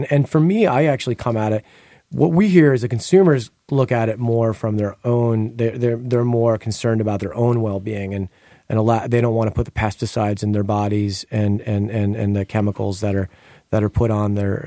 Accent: New York, United States; look, I grew up near the Hudson River.

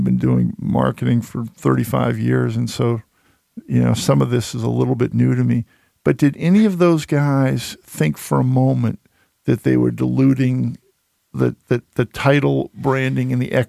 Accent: Massachusetts, United States; because I've been a fan of live music for years, and I grew up outside of Boston.

